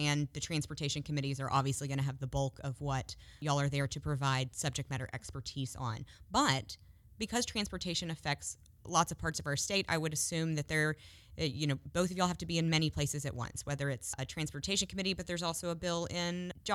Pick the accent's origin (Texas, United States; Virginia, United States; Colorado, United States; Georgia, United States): Georgia, United States; And it's a great part of being American and part of being a Georgian.